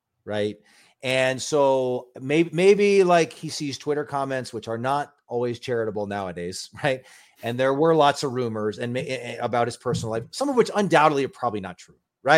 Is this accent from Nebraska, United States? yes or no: yes; Nebraska, United States; But again, like I grew up in Nebraska. I played there.